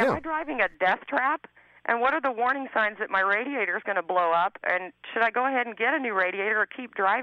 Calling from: Smithville, Texas, United States; I'm calling from Smithville, Texas.

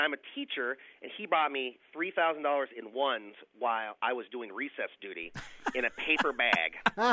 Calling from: Oxford, Ohio, United States; I'm from Oxford, Ohio.

